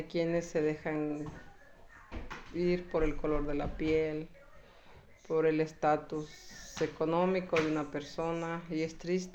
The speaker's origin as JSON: {"language": "Spanish", "country": "Mexico", "moved": "yes", "said": "No, mi país de origen es México."}